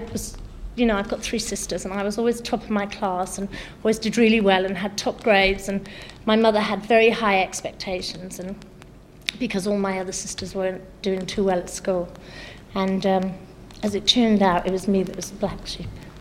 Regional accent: Cardiff, Wales, United Kingdom; I'm from Cardiff, and I'm 40

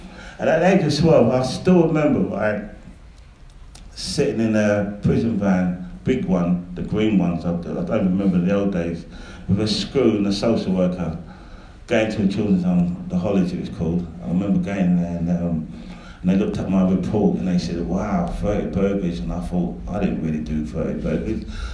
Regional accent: Brixton, London, United Kingdom; I was about 14, 15, and, you know, I grew up in Brixton on the front line

